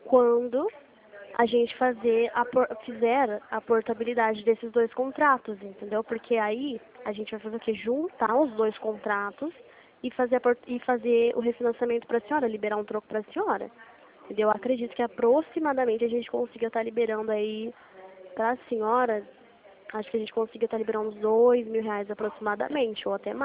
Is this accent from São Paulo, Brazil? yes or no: yes; Limeira, São Paulo, Brazil; eu sou do interior de São Paulo, Limeira, São Paulo